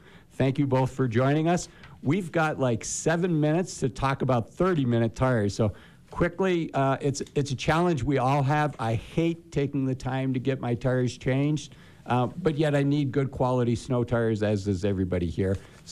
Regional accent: Ohio, United States; now in Park City, United States; I grew up outside of Cleveland, Ohio, and I never knew that a town could have, like, a brand and an identity that everybody buys into.

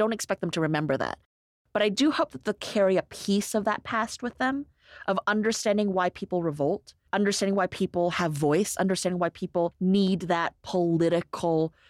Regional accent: United States; No, my father immigrated to Portland, Oregon in 1968 from Guangzhou, China. And my mom immigrated in 1971 from Hong Kong. I was born a little bit later.

